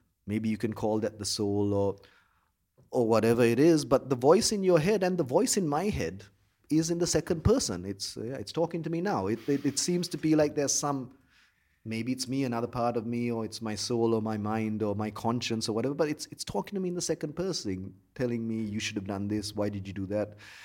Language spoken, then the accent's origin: English; Colombo, Western Province, Sri Lanka; I mean, I grew up in Colombo in the 80s, and we were sort of the war was taking place somewhere else almost.